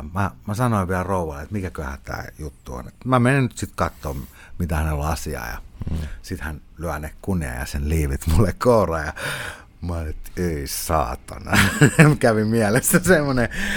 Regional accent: Vantaa, Uusimaa, Finland; semmoisessa pienessä kylässä kuin Rajatorppa tuolla Länsi-Vantaalla, mistä mä oon kotoisin. Mä oon siellä asunut pikkupoikana

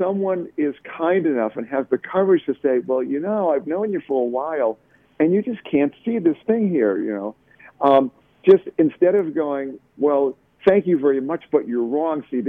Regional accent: Boston, Massachusetts, United States; like I'm from Boston, the Boston Red Sox. And, of course, we all love the Red Sox. But I'm a guy, I grew up in New England. I was brought up in a Jewish family, went to an Ivy League school.

